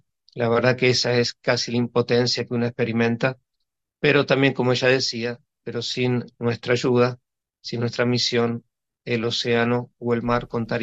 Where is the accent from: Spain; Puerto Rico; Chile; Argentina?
Argentina; hasta el gobierno de mi país de origen, el gobierno argentino